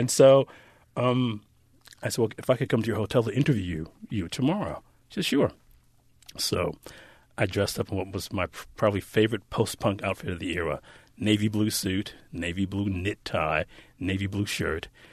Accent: Detroit, Michigan, United States; I grew up in what I think they now demographically call an urban existence.

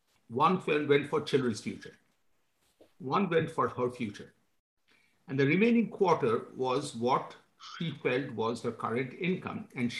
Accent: Kolkata, West Bengal, India; I grew up in Kolkata, India.

